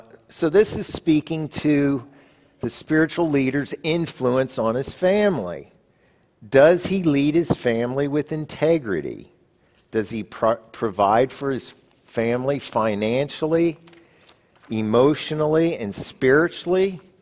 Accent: Columbus, Ohio, United States; also born or lived in New Jersey; Growing up in Columbus, Ohio, and then moving to New Jersey, living close to the Jersey Shore, we often went down to the beach.

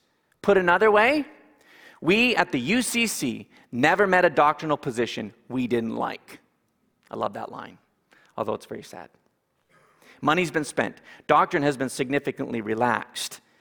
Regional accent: Canada; I'm Canadian.

